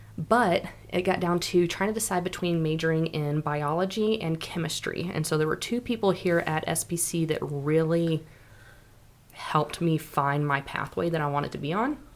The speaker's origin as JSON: {"language": "English", "town": "Sweetwater", "region": "Texas", "country": "United States", "tie": "born or raised there", "said": "Okay. So I grew up in Sweetwater, Texas. I came to South Plains College, my first year of college."}